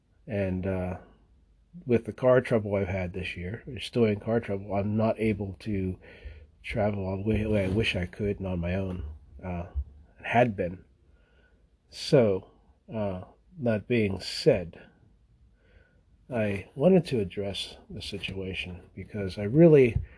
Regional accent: Somerset, Pennsylvania, United States; This is by no means my hometown. My hometown is Somerset, Pennsylvania.

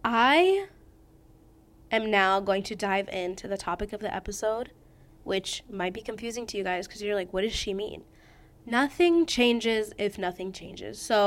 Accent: New York, United States; born there; I was actually born in New York, if anyone was wondering. I'm a New Yorker just for the first wee years of my life.

